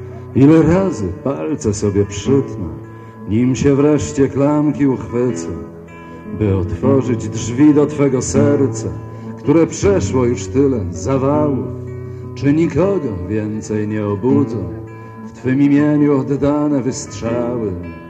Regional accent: Nowy Sącz, Lesser Poland, Poland; ja za licealnych moich czasów, kiedy to wychowywałem się w Nowym Sączu

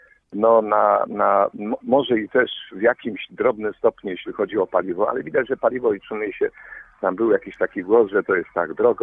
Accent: Poznań, Greater Poland Voivodeship, Poland; Ja jestem wielkopolaninem, poznaniakiem od ponad 200 lat przez moich tutaj przodków

